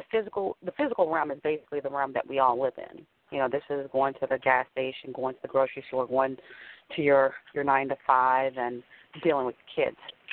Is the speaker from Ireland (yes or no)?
no; Goldsboro, North Carolina, United States; I'm from Goldsboro, North Carolina, and pretty much, you know, that's where I actually grew up.